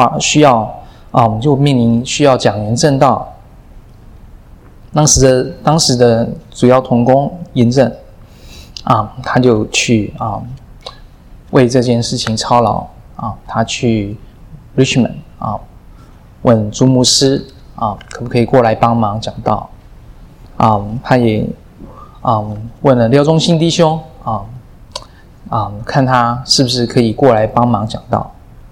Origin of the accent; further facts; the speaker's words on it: Hong Kong; moved away as an adult; also born or lived in Taiwan; now in United States; 我是在台湾出生，中学时候就搬到香港去住，在香港长大。在我小的时候，20岁之前，我的北方就可能就是深圳跟广州而已。